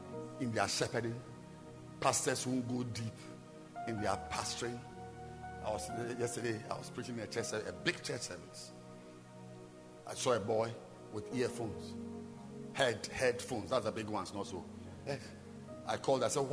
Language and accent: English; Ghana; I'm a Ghanaian.